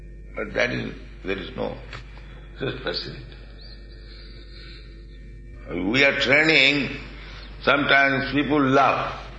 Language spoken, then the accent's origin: English; India; now in New York, United States; I came from India alone, in New York, 1965.